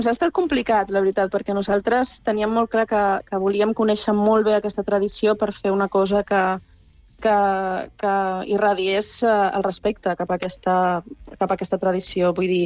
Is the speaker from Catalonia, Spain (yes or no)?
no; Ibiza, Balearic Islands, Spain; jo mateixa com a eivissenca, sóc eivissenca però de pares no eivissencs, i no havia conegut el cant redoblat fins fa poquíssim.